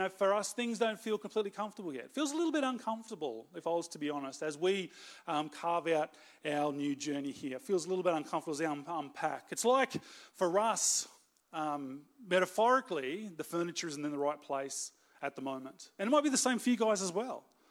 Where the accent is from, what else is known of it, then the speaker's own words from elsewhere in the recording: Canberra, Australian Capital Territory, Australia; which we're experiencing being from Canberra. It is a little warmer here, but we're coping with that.